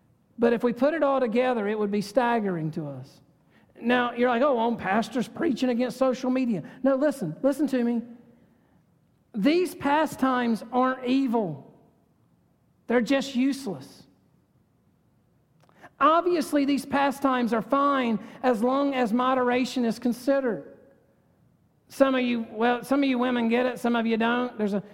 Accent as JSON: {"language": "English", "region": "North Carolina", "country": "United States", "said": "and I'm from North Carolina, and it's wonderful."}